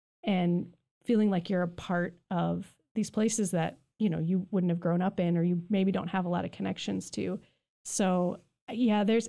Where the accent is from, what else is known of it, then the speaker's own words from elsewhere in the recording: Dearborn, Michigan, United States; I grew up near Dearborn, Metro Detroit.